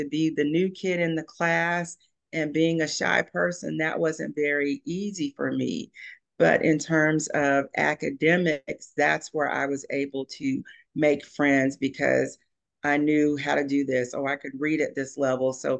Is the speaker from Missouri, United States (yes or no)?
no; Myrtle Beach, South Carolina, United States; born there; I was born in Myrtle Beach, South Carolina. I am an Air Force brat.